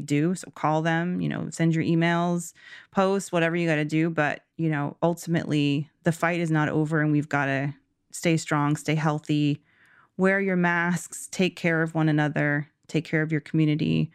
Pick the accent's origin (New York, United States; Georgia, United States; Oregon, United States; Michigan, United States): Georgia, United States; Georgia, amazing. I'm so proud of my home state.